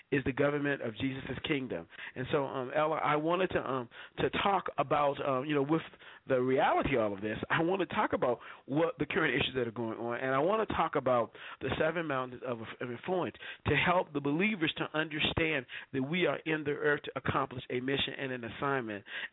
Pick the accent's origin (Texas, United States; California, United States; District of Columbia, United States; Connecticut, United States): District of Columbia, United States; Washington; coming from growing up in Washington, D.C., where all my siblings and my brothers and sisters are